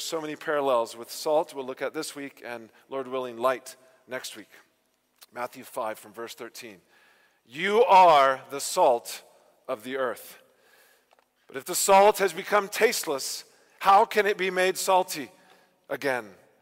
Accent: South Africa; synonymous with being South African.

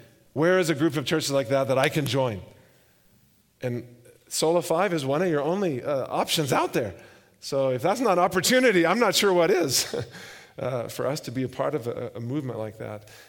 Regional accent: Texas, United States; now in Zambia; It's amazing to go back to Zambia and hear songs I grew up with in Texas, you know.

